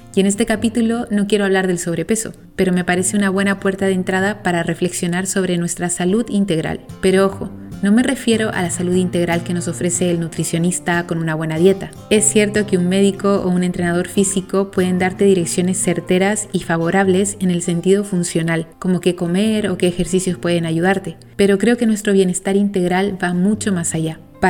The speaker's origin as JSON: {"language": "Spanish", "country": "Chile", "moved": "yes", "said": "En Chile se llega a los 90 kilos por persona. Y es que el pan en mi país es el rey."}